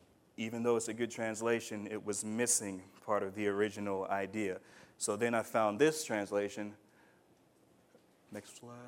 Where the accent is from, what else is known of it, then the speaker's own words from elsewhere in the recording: United States; I was raised in the West. I was raised in America.